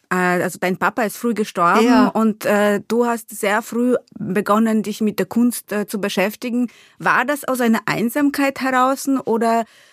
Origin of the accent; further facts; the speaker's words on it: Poland; now in Austria; Ich finde, das ist fast ein bisschen eine nationale Sache, weil zum Beispiel bei uns in Polen ist dieser Schuh, also was man trägt und wie man trägt, irgendwie ganz präsent. Also in Österreich habe ich das jetzt nicht so wahrgenommen